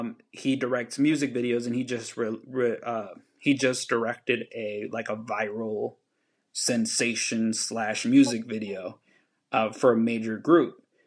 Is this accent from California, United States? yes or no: yes; Hollywood, California, United States; also born or lived in Bolivia; And growing up in Hollywood, I saw that through people from Guatemala, from El Salvador, from Mexico, people that were Black, people that were Asian, people that were Armenian, all around me, people that were rich, that were poor, etc. Coming from Bolivia